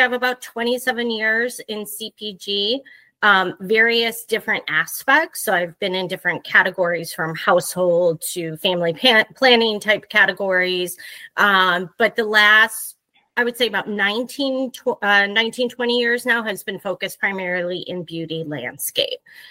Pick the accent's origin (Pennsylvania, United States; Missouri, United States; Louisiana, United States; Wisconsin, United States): Wisconsin, United States; now in Chicago, United States; So I am currently in Chicago, Illinois. So we actually just had your background live on Friday. Lots of snow came down. So I've been here about 30 years now. Born and raised actually in Wisconsin.